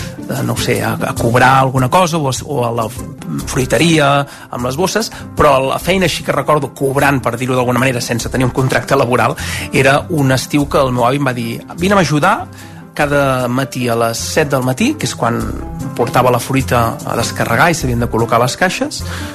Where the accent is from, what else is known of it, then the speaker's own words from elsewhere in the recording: Santpedor, Catalonia, Spain; tinc 39 anys, sóc de Santpedor